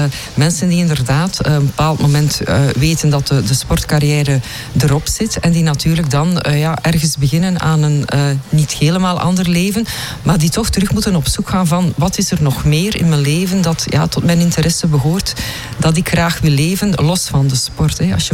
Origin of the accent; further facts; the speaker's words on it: Denderleeuw, Flanders, Belgium; Ik kom uit Denderleeuw.